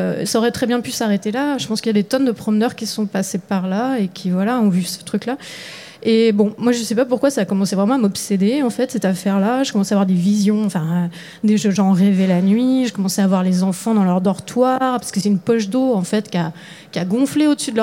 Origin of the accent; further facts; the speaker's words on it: Auvergne-Rhône-Alpes, France; moi, je suis de Haute-Savoie